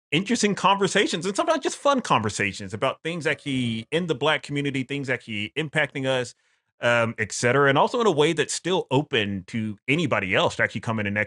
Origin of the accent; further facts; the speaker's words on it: Mississippi, United States; It's like, oh, you know, cause I'm from Mississippi. Our regulations there are a little bit more fast and loose, right?